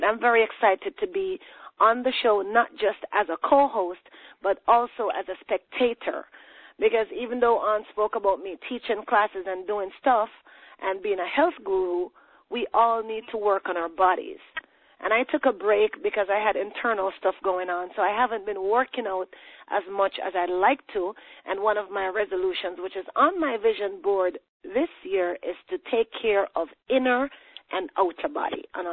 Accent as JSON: {"language": "English", "country": "Jamaica", "moved": "as an adult", "lives_now": "United States", "said": "So if you're noticing an accent, it's because I hail from Jamaica. I've been in the States. In fact, I will celebrate 9 years of living in the States at the end of this month."}